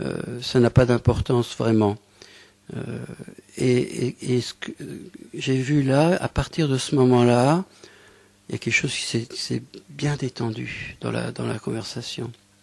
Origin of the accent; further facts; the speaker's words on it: Morocco; puisque moi je viens du Maroc, lui vient de Tunisie, hein, on peut dire qu'on est frères, presque géographiques.